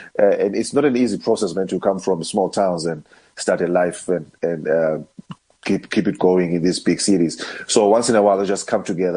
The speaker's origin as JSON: {"language": "English", "region": "Eastern Cape", "country": "South Africa", "tie": "born or raised there", "said": "So I got this young man from Eastern Cape, also from my hometown"}